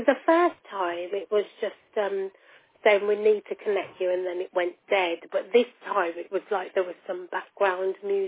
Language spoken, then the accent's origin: English; Birmingham, West Midlands, United Kingdom; Birmingham, UK.